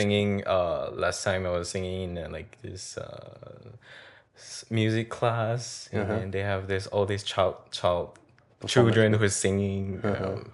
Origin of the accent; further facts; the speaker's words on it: Johor, Malaysia; maybe it's time for us to focus in our studies because I was from Johor